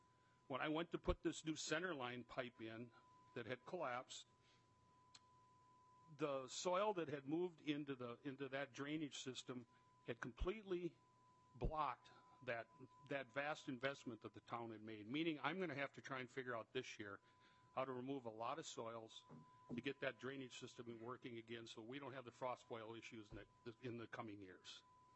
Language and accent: English; Minnesota, United States; I grew up hunting pheasants in the Big Slough. That's what the South Branch is called historically.